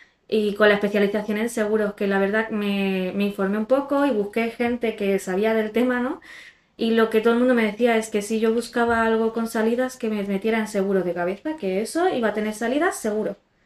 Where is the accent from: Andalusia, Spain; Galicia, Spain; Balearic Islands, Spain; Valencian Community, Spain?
Balearic Islands, Spain; now in Madrid, Spain; Bueno, yo soy de Mallorca, ¿no? Como ya sabéis, y antes yo había estudiado algo totalmente ajeno, yo era sociosanitario. Y bueno, cuando decidí mudarme a Madrid